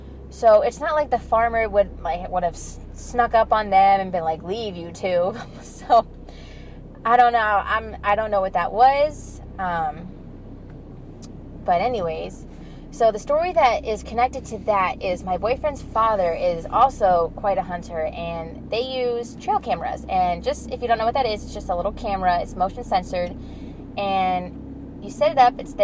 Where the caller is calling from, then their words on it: Exton, Pennsylvania, United States; I'm calling from Exton, PA